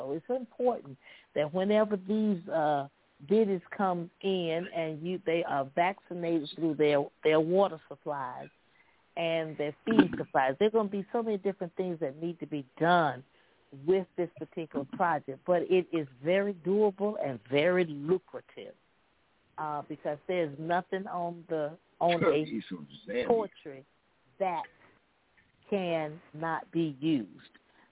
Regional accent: Fayetteville, North Carolina, United States; Fayetteville, North Carolina.

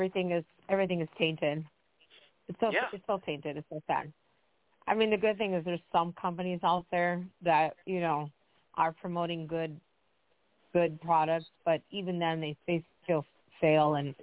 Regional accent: Wisconsin, United States; Well, yeah, and that's where I'm from. I'm from Wisconsin, so the store is Outpost.

